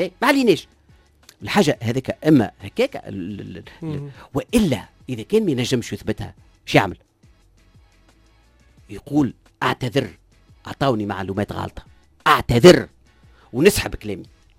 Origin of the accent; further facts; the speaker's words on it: Tunisia; أنا مواطن تونسي